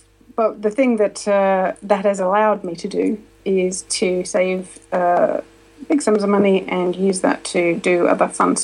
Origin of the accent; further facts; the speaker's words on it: Australia; moved away as an adult; So clearly name gives it away. I'm from Australia. I left Australia when I was 23. I'm now 41, so that's about 17 years ago.